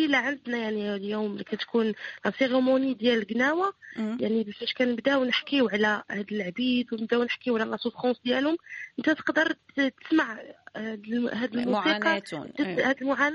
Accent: Sudan; أنا إفريقي أنا سوداني.

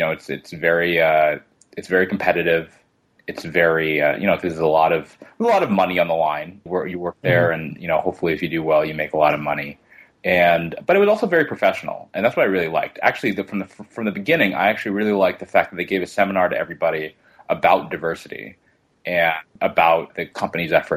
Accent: Queens, New York, United States; So I grew up in Queens. You know, I went to public school.

